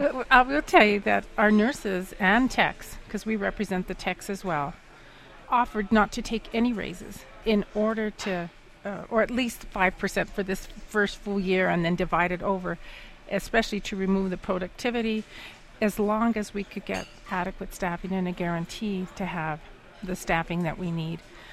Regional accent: Santa Fe, New Mexico, United States; I'm from New Mexico, from Santa Fe. I've been there almost 40 years.

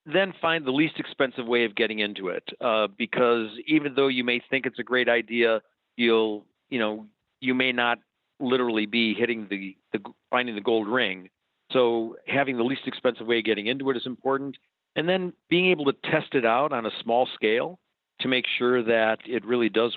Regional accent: Milwaukee, Wisconsin, United States; also born or lived in Chicago; I'm from the Midwest. I grew up in Milwaukee, lived in Chicago for a long time.

